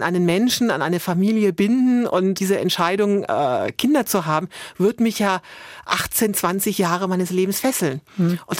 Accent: Forchheim, Bavaria, Germany; Forchheim ist meine alte Heimat, das weiß ich schon.

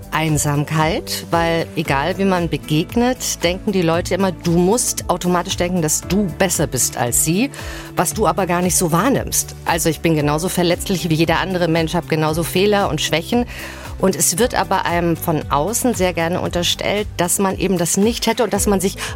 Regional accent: Hamburg, Germany; Ich bin sehr behütet aufgewachsen im Norden von Hamburg, wo eigentlich schon gar nicht mehr Hamburg ist, sondern wo man über den Acker zur Schule läuft.

